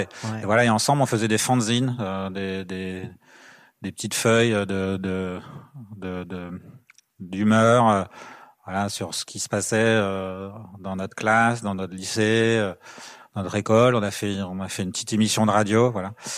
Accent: Brittany, France; je suis né dans le Finistère Nord ouais. C'est ça se présenter c'est tout là-bas dans le nord du Finistère où ouais. C'est sauvage, la côte est sauvage.

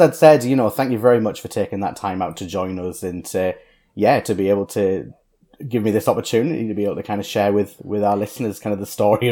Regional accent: Ashington, North East England, United Kingdom; born there; I was born in Ashington, which is kind of sort of Northumberland way, so, you know, near Morpeth, Cramlington, for the UK listeners who know, obviously that's kind of north of Newcastle, you know, so I was born there kind of in the height of all of the troubles with the miners.

